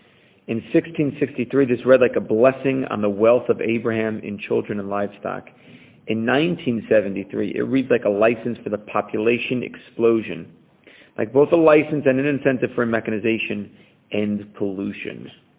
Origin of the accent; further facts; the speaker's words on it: Texas, United States; listen, I'm from Texas. I like a big, mean steak every single day.